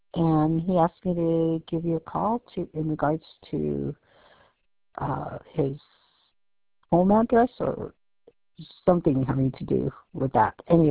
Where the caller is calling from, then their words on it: San Diego, California, United States; I'm calling from San Diego.